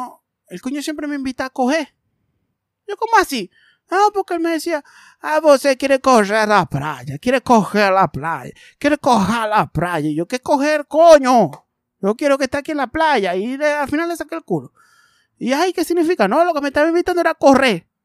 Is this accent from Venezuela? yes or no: yes; Maracaibo, Zulia, Venezuela; Él entiende que yo soy maracucho, pero yo me adapté para poderlo intimidar y no me jodiera.